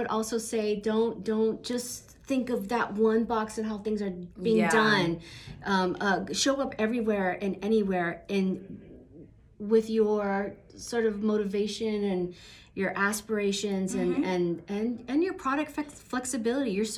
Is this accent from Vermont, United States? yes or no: no; California, United States; this is definitely new for me because I'm from California